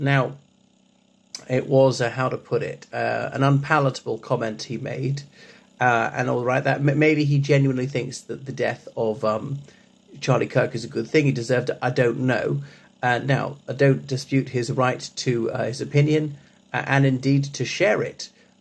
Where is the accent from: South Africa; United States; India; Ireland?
Ireland; o everyone … from Ireland